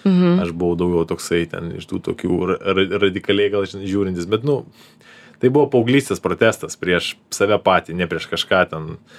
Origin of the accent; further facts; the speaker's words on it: Vilnius, Vilnius County, Lithuania; pašilaičius gyvenęs, vis laik augau Žirmūnus.